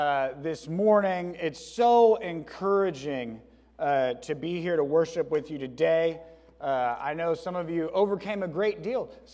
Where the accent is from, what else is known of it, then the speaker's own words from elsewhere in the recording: Port Lavaca, Texas, United States; I love that my kids are growing up as small town kids as I did. I grew up in Port Lavaca, Texas.